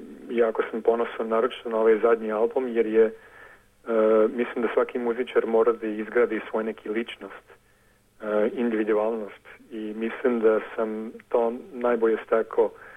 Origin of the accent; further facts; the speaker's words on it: San Francisco, California, United States; Dobro, ja sam rođen u San Francisku. Obje su mi roditelji rođeni u Beogradu. Ja sam odrastao u Kaliforniji